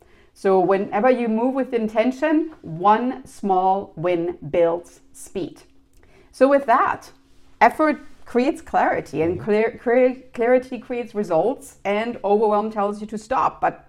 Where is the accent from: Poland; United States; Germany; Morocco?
Germany; now in Canada; you might know I'm from Germany